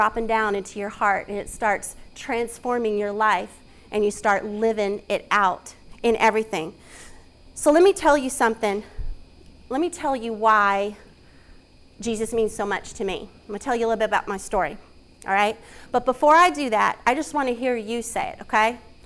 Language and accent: English; California, United States; born there; I was born in California. And my dad remained in California. My mom kind of moved all over the place.